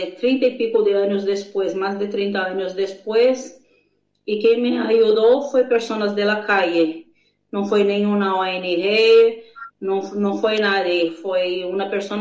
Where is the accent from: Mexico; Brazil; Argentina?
Brazil; São Paulo; Spanish is a second language; Yo soy de origen brasileña. Fui nacida y criada en una de las muchas favelas de Brasil, en la provincia de São Paulo. Mi familia, ellos son campesinos brasileños que fueron intentando una vida mejor en la ciudad grande.